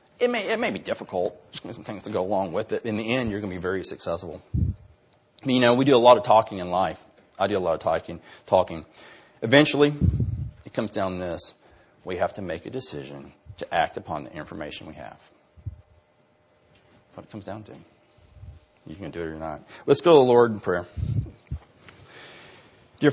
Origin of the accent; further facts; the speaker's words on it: Texas, United States; I grew up on Cedar Bayou. Literally, I played on that bayou all my life. My dad taught me how to water ski on that bayou